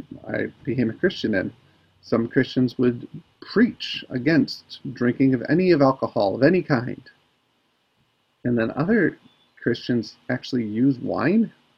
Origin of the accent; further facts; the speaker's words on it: United States; particularly I'm from the States, so it is hurting my heart.